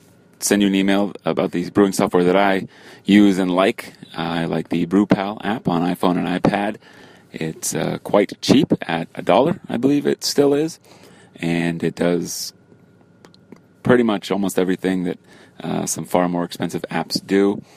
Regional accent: California, United States; I am from South Orange County, California.

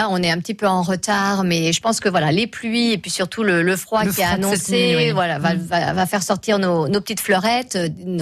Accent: Normandy, France; on est normande où on ne l'est pas

